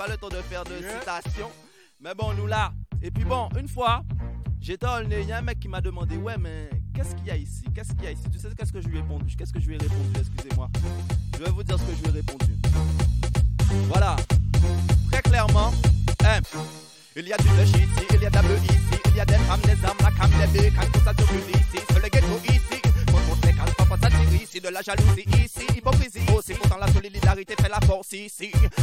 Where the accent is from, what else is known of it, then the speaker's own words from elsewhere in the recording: Guadeloupe; nous sommes des West Indies. Et voilà, pour la Guada, moi je viens de la Guadeloupe, ma mère elle est dominicaise, donc ça fait un petit mélange assez hot